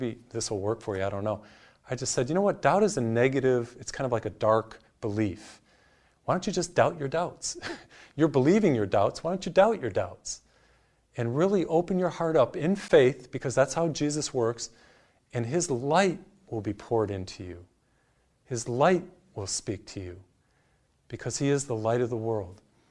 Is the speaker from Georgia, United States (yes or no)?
no; Massachusetts, United States; I remember when I was a seminarian in Chicago, for example, I came from Massachusetts.